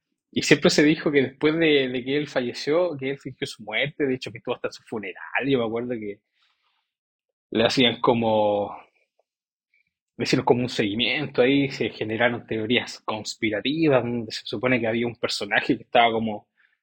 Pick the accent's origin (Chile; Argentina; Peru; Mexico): Chile; en la región de los ríos, en mi país, Chile